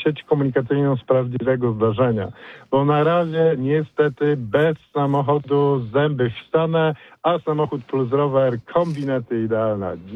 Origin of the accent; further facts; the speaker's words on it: Poznań, Greater Poland Voivodeship, Poland; jako rodowity poznaniak z bólem serca muszę stwierdzić